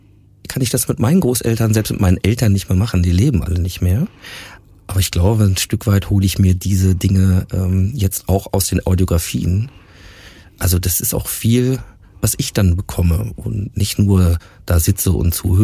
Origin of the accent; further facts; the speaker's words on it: Hanover, Lower Saxony, Germany; wir kommen aus Hannover